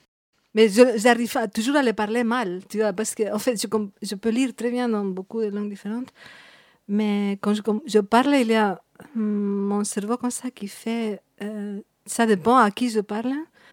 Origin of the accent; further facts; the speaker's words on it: Madrid, Community of Madrid, Spain; born there; French is a second language; Je suis née à Madrid. Et ma famille venait du nord de l'Espagne, de Burgos. Depuis très petite, j'avais la sensation que je n'allais pas rester en Espagne.